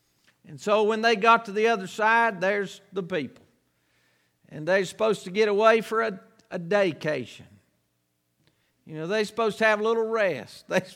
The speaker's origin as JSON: {"language": "English", "town": "Boone", "region": "North Carolina", "country": "United States", "tie": "born or raised there", "said": "I was thinking about growing up. I grew up here, born and raised in Boone, North Carolina."}